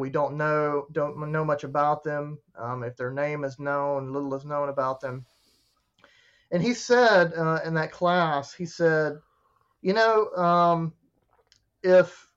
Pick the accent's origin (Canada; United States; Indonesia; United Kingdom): United States; Mississippi; moved away as an adult; now in Louisville, United States; I am originally from Mississippi, grew up in small town Mississippi. Blessed to grow up in a Christian home, Christian parents.